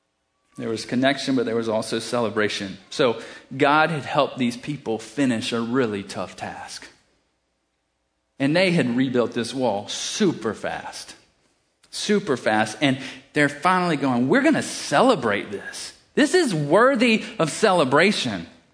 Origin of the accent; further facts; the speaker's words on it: South Carolina, United States; I grew up in South Carolina, 30 minutes from Clemson.